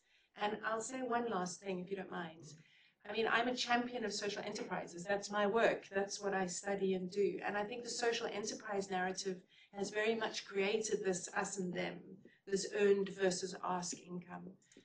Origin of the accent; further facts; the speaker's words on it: South Africa; I mean, I'm South African